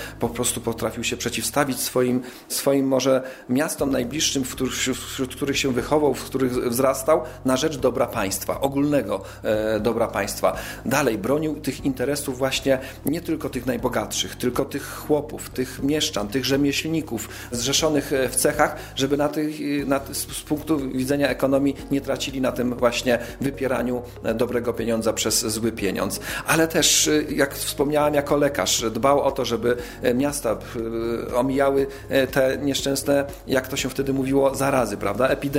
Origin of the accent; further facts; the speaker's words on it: Kraków, Lesser Poland, Poland; w związku z tym, że pochodzę z Krakowa